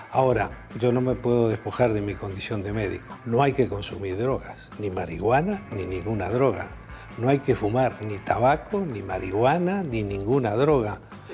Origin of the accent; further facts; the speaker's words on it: Uruguay; ni Uruguay va a tomar leyes que impidan el ingreso de inmigrantes a mi país.